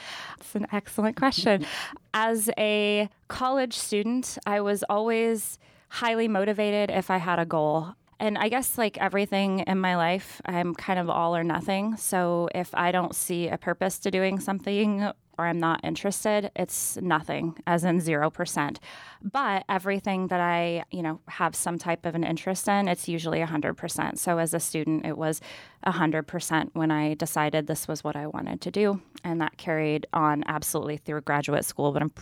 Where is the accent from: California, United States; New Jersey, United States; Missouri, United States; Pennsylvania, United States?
California, United States; Denny; So I grew up in Trinity County. Some people might have heard of Denny.